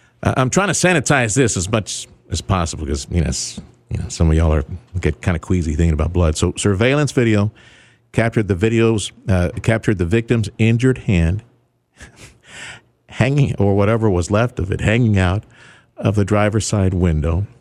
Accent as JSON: {"language": "English", "town": "Houston", "region": "Texas", "country": "United States", "tie": "born or raised there", "said": "growing up in Houston, my dad would take me out to Harris County, the county line, get some Black Cat."}